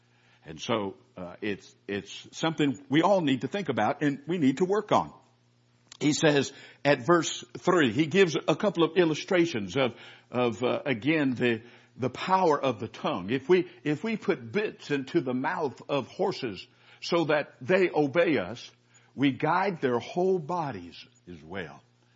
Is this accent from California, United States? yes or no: yes; California, United States; in my lifetime growing up in California, we're maybe in a couple of earthquakes.